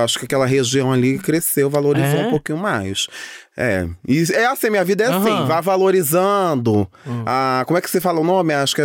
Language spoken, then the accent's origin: Portuguese; Rio de Janeiro, Brazil; also born or lived in Niterói; Exatamente, sou carioca. Ali, da Lapa.